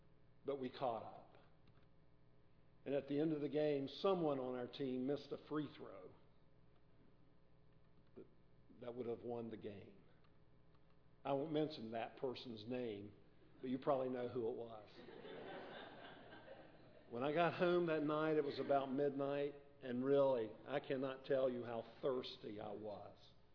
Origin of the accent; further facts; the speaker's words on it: United States; They assumed that since I was from the United States, and since I was tall, that I was a good basketball player.